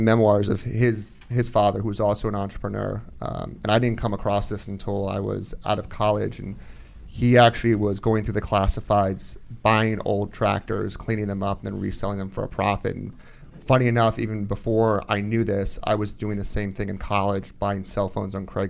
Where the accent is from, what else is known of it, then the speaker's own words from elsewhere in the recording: Columbia, Maryland, United States; I grew up in Columbia, Maryland.